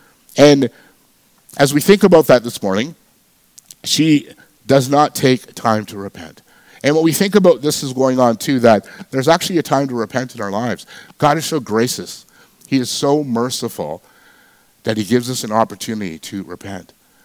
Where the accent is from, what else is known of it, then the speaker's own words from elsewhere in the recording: Vancouver, British Columbia, Canada; When I was growing up in Vancouver, I didn't grow up as a Christian, and my parents and I were practicing Hindus.